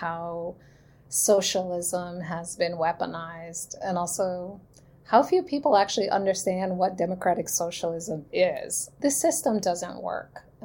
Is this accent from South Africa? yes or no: no; Puerto Rico; I'm from Puerto Rico, known as Boricua